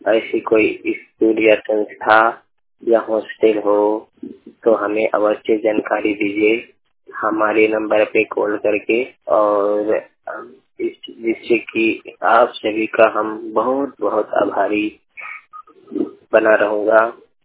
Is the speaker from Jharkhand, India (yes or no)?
yes; Jharkhand, India; मैं झारखंड का रहने वाला हूँ।